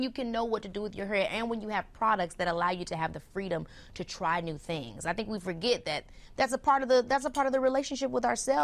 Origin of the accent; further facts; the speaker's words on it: Illinois, United States; growing up in the South Suburbs, I didn't get to go to the city a lot. And so when I finally did start going to the city as a teenager, I was like, oh, wait a minute, Chicago is really fire.